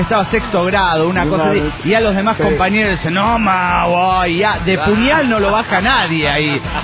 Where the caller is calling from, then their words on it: Montreal, Quebec, Canada; de Montreal, Canadá.